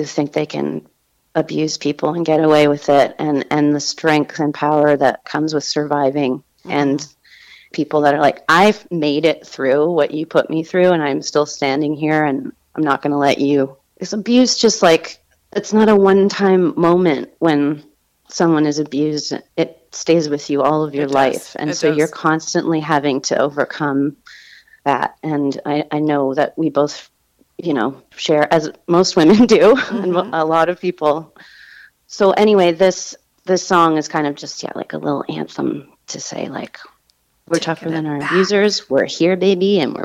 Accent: Canada; now in United States; me being a Canadian in America at that time, it was a very interesting time to be there

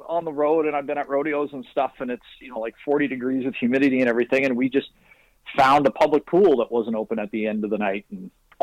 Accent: Waterdown, Ontario, Canada; Growing up in Waterdown, for whatever reason, at least the guys anyway, we all called each other by our last names for whatever reason.

